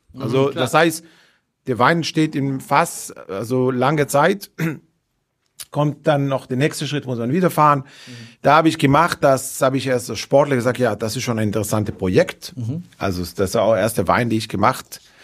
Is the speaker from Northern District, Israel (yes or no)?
yes; Safed, Northern District, Israel; also ich bin im Norden Israel aufgewachsen, in Galiläa auch im Zfat.